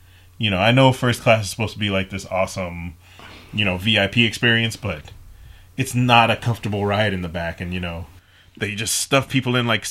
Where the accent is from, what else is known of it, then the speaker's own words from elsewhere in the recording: Atwater, California, United States; now in Fukuoka, Japan; My boy's coming down from my hometown of Atwater.